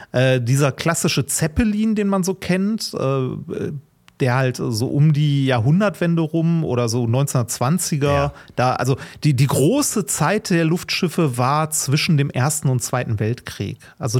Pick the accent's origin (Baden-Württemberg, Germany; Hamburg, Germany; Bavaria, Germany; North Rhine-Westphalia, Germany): North Rhine-Westphalia, Germany; Ich bin halt im Ruhrgebiet groß geworden